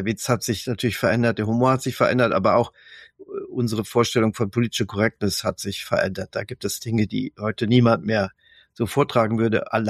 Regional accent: North Rhine-Westphalia, Germany; ich bin Westfale und auch habe also hier den hohen Migrationshintergrund in diese Region.

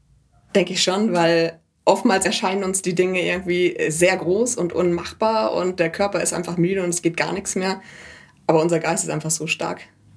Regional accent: Lower Saxony, Germany; Ich komme tatsächlich aus Norddeutschland, aus der Lüneburger Heide.

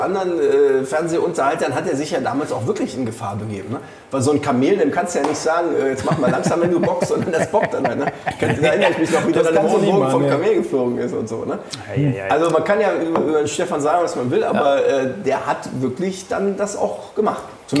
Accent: North Rhine-Westphalia, Germany; ich sage einfach dazu, wir sind alle Rheinländer und die Ähnlichkeit ist frappierend.

